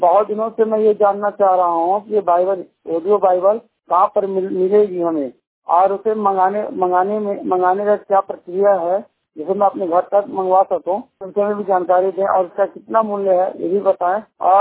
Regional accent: Aurangabad, Bihar, India; मैं बिहार औरंगाबाद रसैया का निवासी हूँ

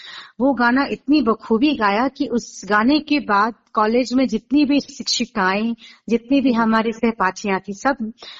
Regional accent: Ranchi, Jharkhand, India; also born or lived in Jabalpur, India; और मैं रांची झारखंड से बिलोंग करती हूँ। और मेरा मेरी पैदाइश मध्य प्रदेश जबलपुर में हुई।

